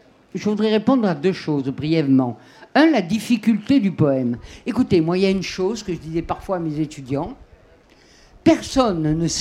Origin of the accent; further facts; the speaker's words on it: Southern France, France; accent: Midi; J'ai un accent du Midi, mais pas de Marseille.